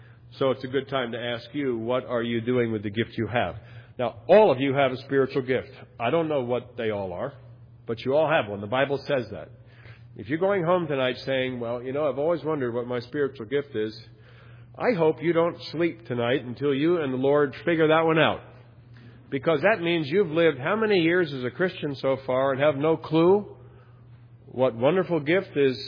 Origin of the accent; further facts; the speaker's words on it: Philadelphia, Pennsylvania, United States; I grew up in Philadelphia. Heard the … play many, many times.